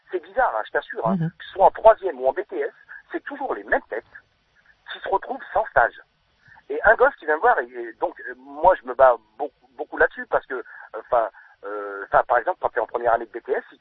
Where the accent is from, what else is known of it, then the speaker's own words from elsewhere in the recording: Auvergne-Rhône-Alpes, France; Ouais, je suis auvergnat.